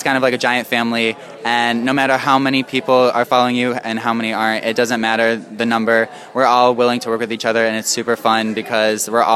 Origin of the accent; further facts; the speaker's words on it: Michigan, United States; now in Los Angeles, United States; But I have been able to be stable in Los Angeles. I moved from Michigan, so moving here, I'm stable now